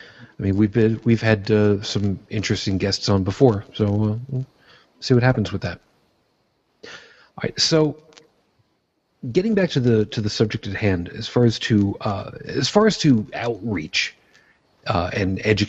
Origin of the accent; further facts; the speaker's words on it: United States; I will forever be a city boy, even though I grew up 45 miles outside of New York proper.